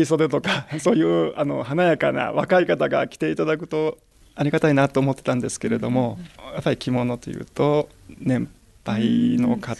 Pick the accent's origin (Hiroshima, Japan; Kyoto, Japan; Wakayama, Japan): Kyoto, Japan; 京都の方なんですけれども。